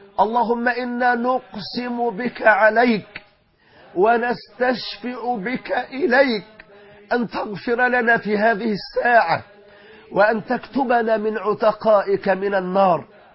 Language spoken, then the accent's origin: Arabic; Egypt; في بلادنا مصر